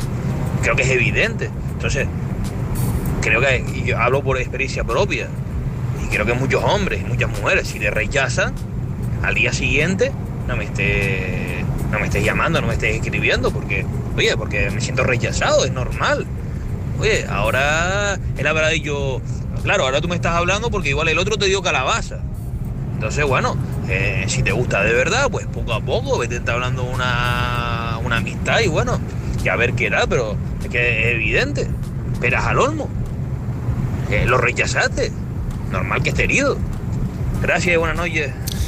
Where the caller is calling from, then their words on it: Canary Islands, Spain; de Tenerife.